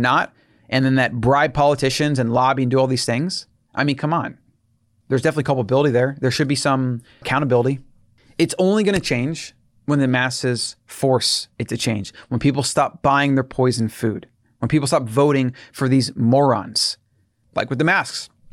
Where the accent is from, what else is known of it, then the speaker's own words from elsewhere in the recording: United States; I'm American, so the masses.